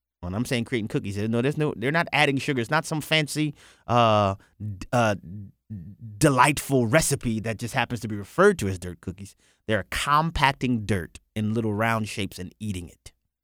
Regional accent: New Orleans, Louisiana, United States; Y'all know I'm from New Orleans. New Orleans has a very close connection with Haiti.

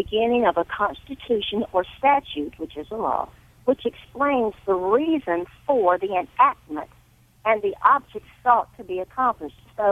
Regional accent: North Carolina, United States; also born or lived in California; I lived in California. I grew up in North Carolina, but I lived in California for about 28 years.

